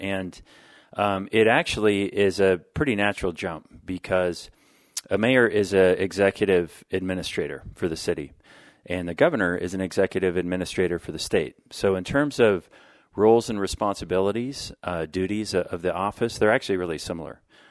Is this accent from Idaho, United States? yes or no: yes; Lewiston, Idaho, United States; I've lived in Idaho my entire life. I'm a fourth-generation Idahoan. I grew up in Lewiston.